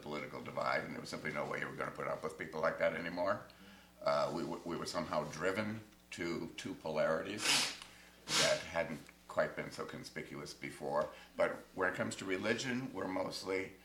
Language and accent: English; Midwest, United States; lustily as children growing up in the Midwest, we sang that hymn every mission Sunday.